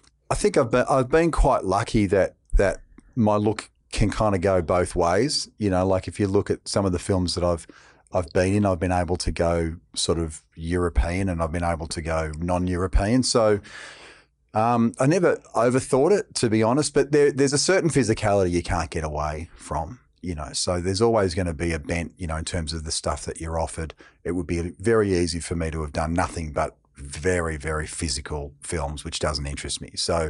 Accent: Tullamarine, Victoria, Australia; And then we moved to Tullamarine. I pretty much spent my childhood in Tulla, out near the airport.

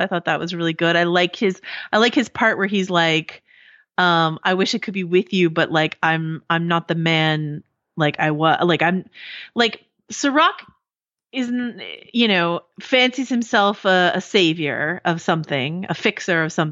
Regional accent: California, United States; Yes. Yeah. I grew up in Marin County.

